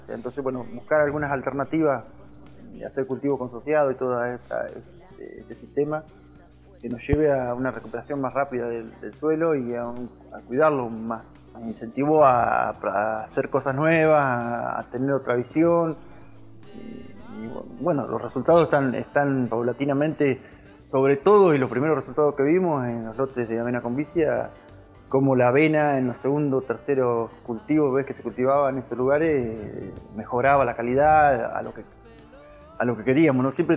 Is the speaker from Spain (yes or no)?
no; Guaminí, Buenos Aires Province, Argentina; soy productor agroecológico de Guaymini, provincia de Buenos Aires, sudoeste de la provincia. Estamos cerca de La Pampa y a 200 kilómetros de Bahía Blanca.